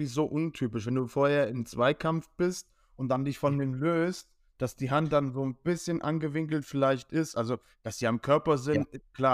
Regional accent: Bremen, Germany; Ich als Bremer spreche da aus Erfahrung

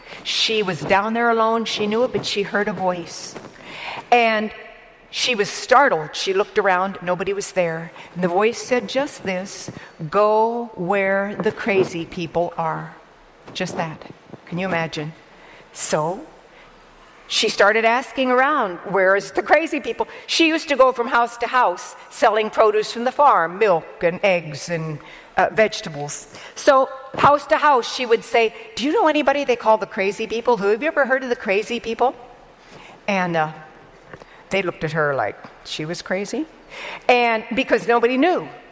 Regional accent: India; because I grew up in India, so I wasn't there most of the time anyway.

